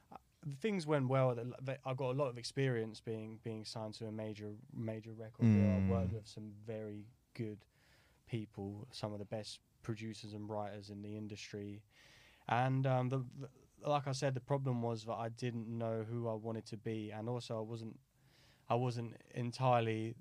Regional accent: Brighton, South East England, United Kingdom; Yeah, I grew up in Brighton.

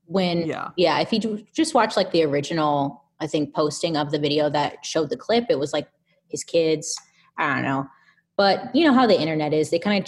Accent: California, United States; Out in the Inland Empire, Southern California.

